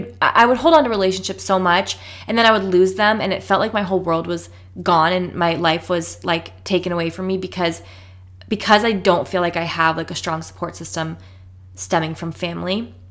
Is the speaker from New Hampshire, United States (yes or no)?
yes; New Hampshire, United States; also born or lived in Florida; oh, well, I grew up in New Hampshire, but like, I blah, blah, blah. But like, for lack of better words, I identify as being from Florida